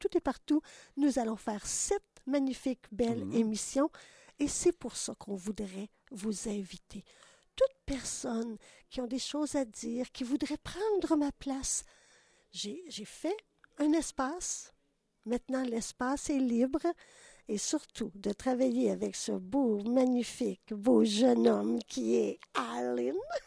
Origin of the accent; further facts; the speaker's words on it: Quebec, Canada; Et puis, je viens du Québec.